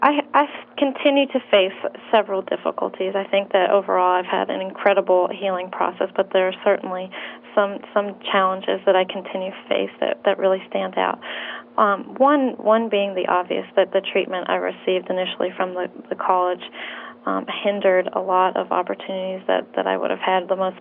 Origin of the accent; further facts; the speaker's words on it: Boston, Massachusetts, United States; my immediate family that I grew up with in Boston